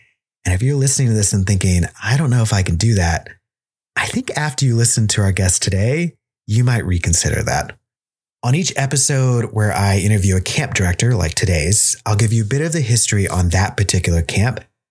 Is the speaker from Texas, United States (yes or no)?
yes; Texas, United States; I was never a camper. I grew up in Texas, didn't really know that this sort of camp existed.